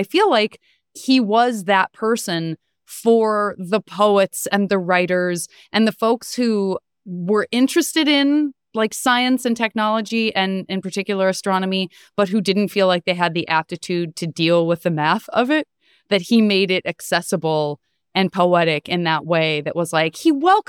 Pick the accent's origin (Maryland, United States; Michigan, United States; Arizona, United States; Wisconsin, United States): Arizona, United States; Tucson; And I grew up in Tucson, Arizona, and then went to school in Flagstaff, Arizona